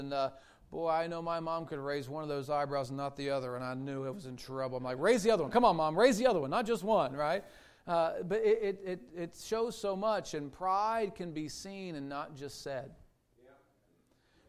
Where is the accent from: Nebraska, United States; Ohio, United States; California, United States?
Ohio, United States; We ain't got no pride there. Amen. We're from Ohio. We're the Midwest.